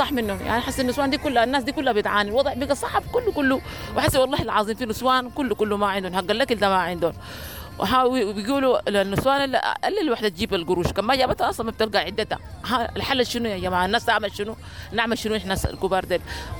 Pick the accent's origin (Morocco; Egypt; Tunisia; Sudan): Sudan; دي بلدنا السودان